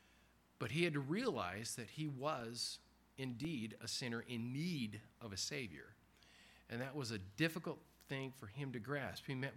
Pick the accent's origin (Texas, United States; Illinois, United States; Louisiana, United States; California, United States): Illinois, United States; Zion; born there; I was born in Zion, Illinois. It was started as kind of a religious utopia.